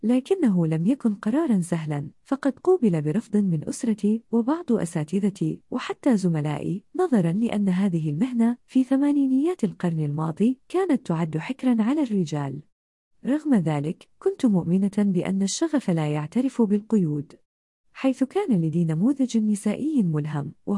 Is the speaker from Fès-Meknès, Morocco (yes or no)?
yes; Fez, Fès-Meknès, Morocco; born there; امرأة مغربية ومرشدة سياحية وطنية من مواليد مدينة فاس، تلك المدينة العريقة التي تنبض بالتاريخ والحضارة. تابعت دراسة الثانوية في ثانوية مولاي إدريس